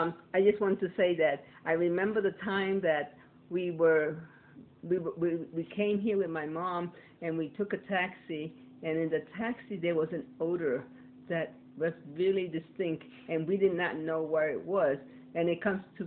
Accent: Puerto Rico; born there; Okay, I was born in Puerto Rico.

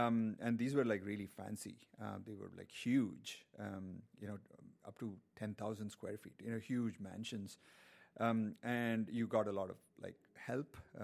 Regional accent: India; Growing up in India, all over India, because I, like I said, grew, you know, went to 7 different places by the time I was 18.

